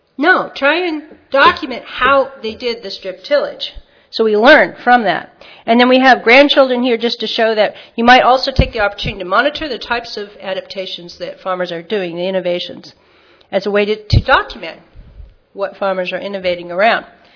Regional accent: Washington, United States; I'm originally from Washington State, doesn't look like a lot of topography in Michigan.

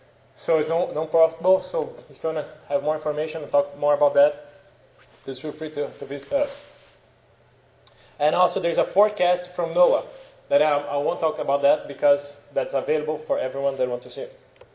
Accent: Brazil; Like, I'm from Brazil. We have a lot of problems related to that.

